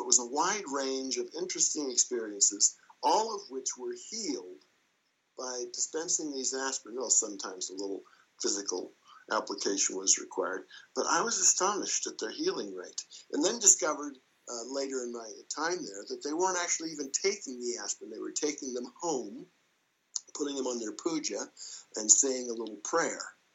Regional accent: Los Alamos, New Mexico, United States; I grew up in Los Alamos, New Mexico, home of the atomic bomb. And like all the other young men there, I grew up wanting to blow stuff up.

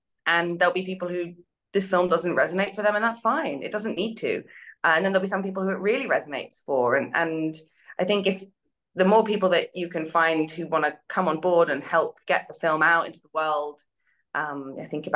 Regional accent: Canada; I am Canadian and spent, you know, have lived for many years in Canada

